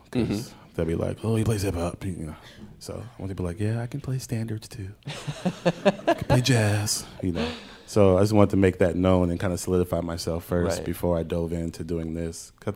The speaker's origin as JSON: {"language": "English", "town": "Houston", "region": "Texas", "country": "United States", "lives_now": "New York, United States", "said": "He's from Philly, I'm from Houston, and we both came up to college"}